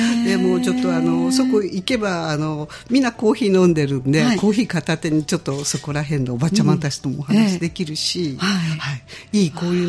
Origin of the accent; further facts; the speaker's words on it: Hyogo, Japan; 大阪なんですかみたいな感じで、私たち兵庫から来てるんですよって、